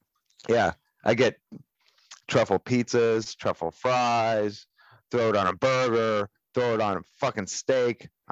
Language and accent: English; Los Angeles, California, United States; They ask me, oh, where are you from? I'm from Los Angeles. How about you?